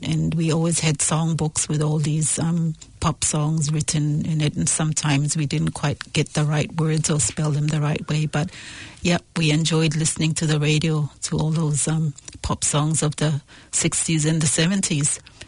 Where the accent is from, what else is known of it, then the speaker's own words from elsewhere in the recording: Samoa; first language Samoan; English is a second language; This journey started in Samoa at home, where we spoke Samoan, and in school, where we learned English.